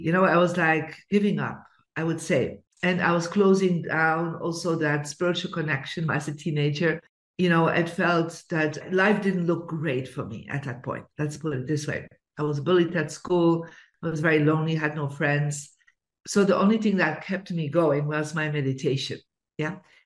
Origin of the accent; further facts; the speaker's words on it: Bruges, Flanders, Belgium; I was born in Belgium in a beautiful city called Bruges that is world renowned. For the beauty, and they call it the Venice of the North. So you think about Venice, but in a smaller version. And so I grew up in a lower middle class family